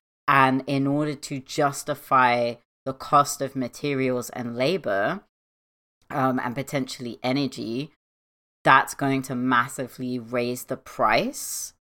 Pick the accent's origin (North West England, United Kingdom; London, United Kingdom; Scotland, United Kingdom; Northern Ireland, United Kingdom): London, United Kingdom; I'm from London, so we don't really have sheep wandering about.